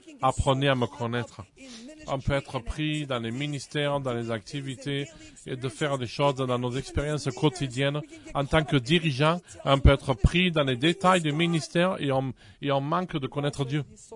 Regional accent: Italy; j'allais dire des pâtes parce que je suis italien

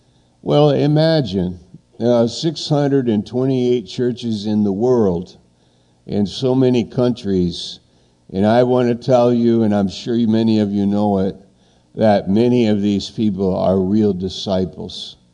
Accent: New York, United States; I was from New York, and I ended up in Maine one summer

